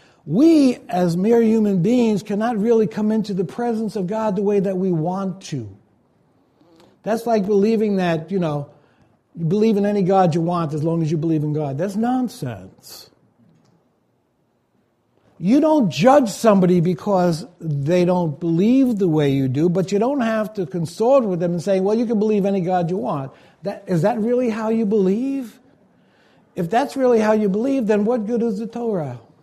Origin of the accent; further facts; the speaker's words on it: Brooklyn, New York, United States; I grew up in Brooklyn where one side we had the Satmar and the other side we had the Chabad.